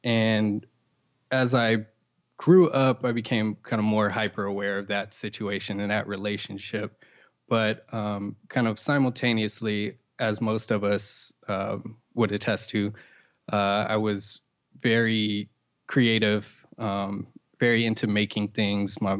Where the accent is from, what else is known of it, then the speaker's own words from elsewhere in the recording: Compton, California, United States; We as a kid, I grew up in Compton, California. Are you familiar with Compton by chance?